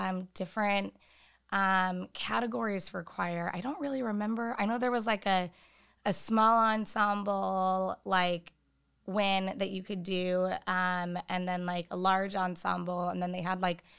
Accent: San Diego, California, United States; I'm from San Diego. North County is where I grew up.

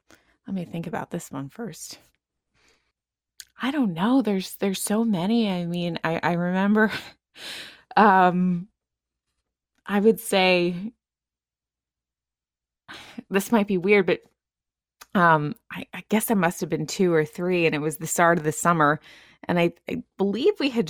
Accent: Toms River, New Jersey, United States; So I grew up in Toms River, New Jersey. It's in Ocean County. So it's right on the shore.

